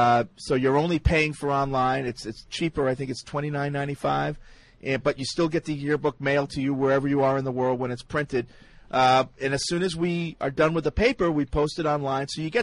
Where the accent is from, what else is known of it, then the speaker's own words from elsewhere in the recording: Scotland, United Kingdom; I am from Scotland, and I can tell you, I will not be supporting this team.